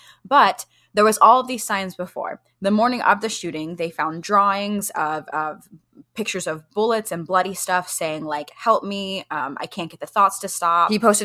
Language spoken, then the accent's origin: English; Michigan, United States; also born or lived in Arkansas; I just want to say, so we grew up in Michigan for a little bit and then moved to Arkansas and we're out in other places now. We were in the suburbs of Detroit.